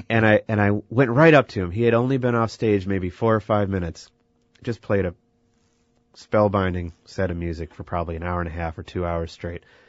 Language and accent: English; Eau Claire, Wisconsin, United States; I remember growing up in Eau Claire